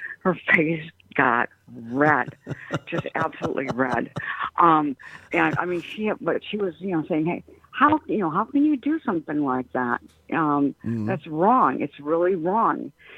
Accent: Richmond Center, Wisconsin, United States; I'm from Richmond Center also, I went to school with Ann Welch Bradley from middle school through high school

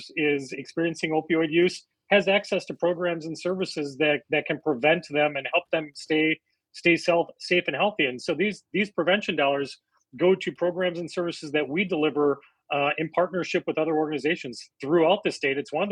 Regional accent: Eau Claire, Wisconsin, United States; For the folks who might be listening in from far northern Wisconsin, I grew up in Eau Claire.

